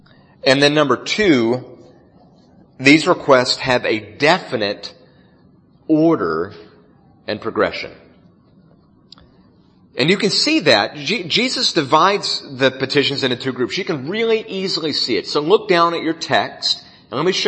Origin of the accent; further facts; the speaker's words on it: the South, United States; I'm from the South. I speak two languages, English and bad English, mostly the second one.